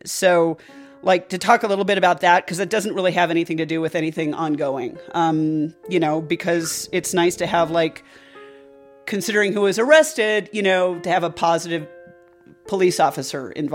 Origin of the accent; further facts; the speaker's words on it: Laramie, Wyoming, United States; I'm actually in Laramie. I'm from Laramie. I went to high school here.